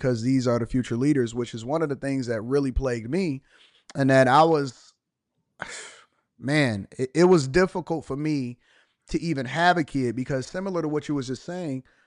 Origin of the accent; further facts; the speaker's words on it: Detroit, Michigan, United States; I was raised in Detroit, Michigan, raised in a church, but I was raised in a traditionally Democrat household.